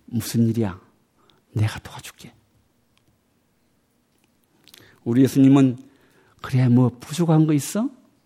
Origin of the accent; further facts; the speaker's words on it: South Korea; 저는 한국 사람입니다.